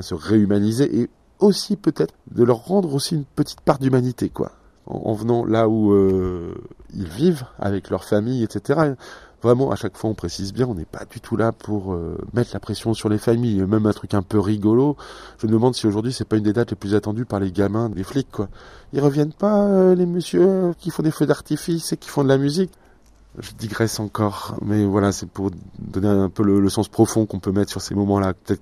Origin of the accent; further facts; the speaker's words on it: Beauvais, Hauts-de-France, France; born there; Où je suis né en 1976, je suis né à Beauvais.